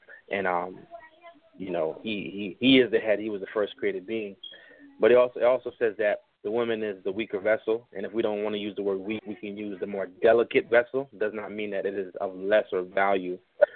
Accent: New York City, New York, United States; I'm actually from New York City, but I have a Florida number.

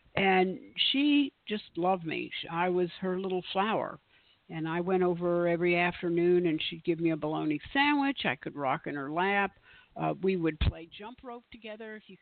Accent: Cleveland, Ohio, United States; also born or lived in Flushing, New York; So I was born in New York City, at Flushing. It's a part, it's on the, in Queens. Queens, not in the downtown New York, but, and we moved from there to Cleveland.

